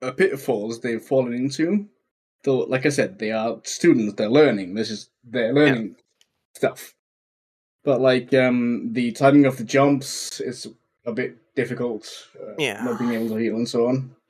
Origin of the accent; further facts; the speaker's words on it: England, United Kingdom; accent: English; Don't mock my English accent.